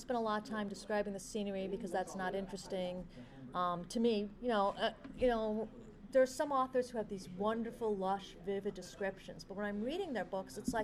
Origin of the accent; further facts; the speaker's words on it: Northeast, United States; That was really different landscape because I grew up in the Northeast.